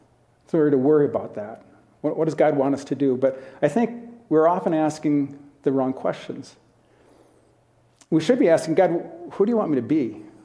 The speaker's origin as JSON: {"language": "English", "country": "United States", "said": "I'm a dad, I'm a husband, I'm an American, I'm an author."}